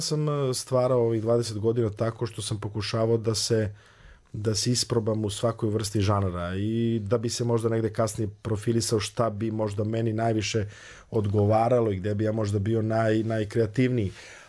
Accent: Vranje, Southern and Eastern Serbia, Serbia; Ja sam odrastao u Vranju

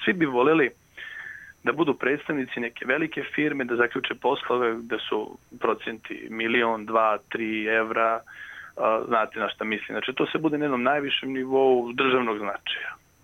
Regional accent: Serbia; naravno i mi koji dolazimo iz Srbije

